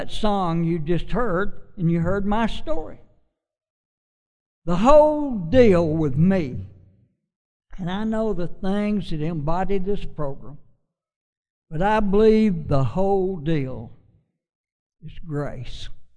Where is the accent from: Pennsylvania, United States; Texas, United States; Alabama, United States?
Alabama, United States; Fort Payne; Grew up in a little town called Fort Payne, Alabama. I was the only celebrity from my hometown